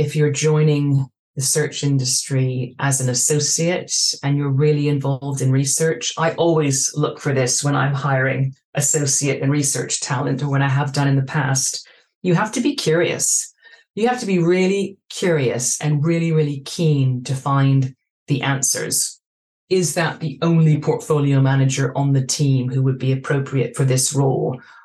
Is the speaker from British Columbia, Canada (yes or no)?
yes; Vancouver, British Columbia, Canada; moved away as an adult; I grew up in Vancouver. I completed my undergraduate degree in Canada, and actually I started my career in executive search a couple of years after I graduated, not in Vancouver or Toronto, but actually in Hong Kong.